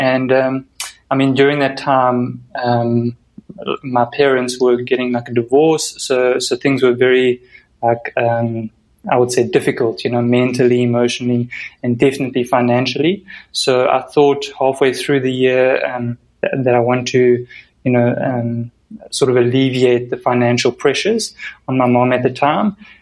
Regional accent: South Africa; My accent isn't an American accent. So I'm from South Africa, and I actually live in South Africa with my wife. And I've been here, I've born and bred here.

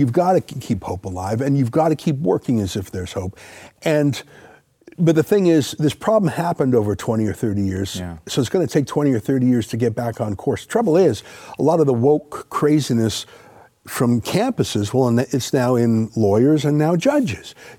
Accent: Canada; we're Canadian.

